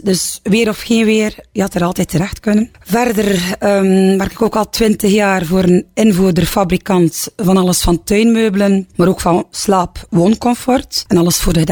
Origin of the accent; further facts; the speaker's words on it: Ostend, Flanders, Belgium; Dat is een heel pakketje samen, zal ik maar zeggen. Ik ben geboren en getogen in Oostende. Trotse mama van een dochter van 11 jaar, Estee.